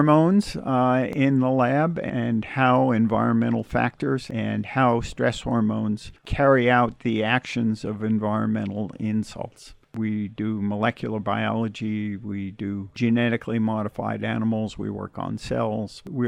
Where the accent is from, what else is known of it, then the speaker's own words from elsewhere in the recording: St. Petersburg, Florida, United States; So I grew up in Florida, and I graduated from high school in St. Petersburg, Florida, and then went to the University of South Florida in Tampa, Florida.